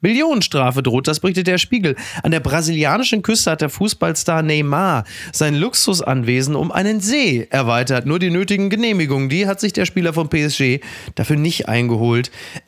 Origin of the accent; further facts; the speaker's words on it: Germany; da muss man jetzt natürlich als Deutscher, da packt man sich natürlich an den Kopf